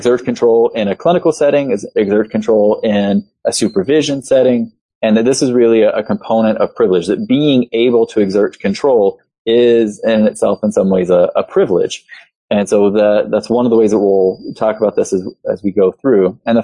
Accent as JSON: {"language": "English", "region": "Oklahoma", "country": "United States", "said": "I'm also from Oklahoma, and so it's Choctaw from Oklahoma in my particular Choctaw family. I was raised in a somewhat lower SES background with parents who didn't graduate high school."}